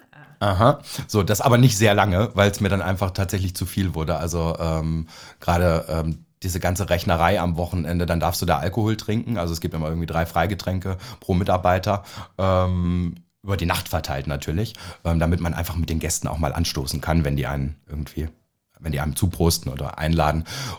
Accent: Naumburg, Saxony-Anhalt, Germany; Na ja, also es hat Stadtrecht. Also ich komme aus Naumburg an der Saale.

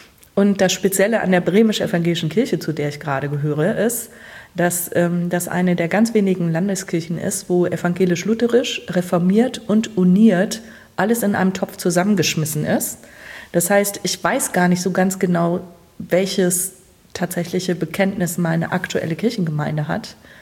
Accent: Hildesheim, Lower Saxony, Germany; moved away as an adult; also born or lived in Freiburg im Breisgau; now in Bremen, Germany; ich bin in Hildesheim geboren und bin, als ich 19 war, weggezogen zu einem freiwilligen sozialen Jahr. War aber weiter in Niedersachsen und dann bin ich zum Studium nach Freiburg im Breisgau gegangen

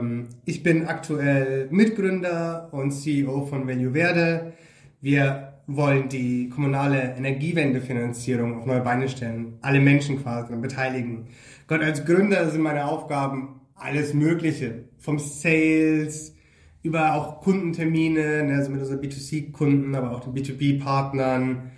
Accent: Bavaria, Germany; also born or lived in Nuremberg; now in Leipzig, Germany; ich bin in der Oberpfalz aufgewachsen, tiefstes Bayern. Und bin dann über Franken, also über die Frankenmetropole Nürnberg, wo ich meinen Bachelor gemacht habe, in schöne Leipzig gekommen. Auch wenn ich in Halle dann studiere, aber ich will nicht mehr weg.

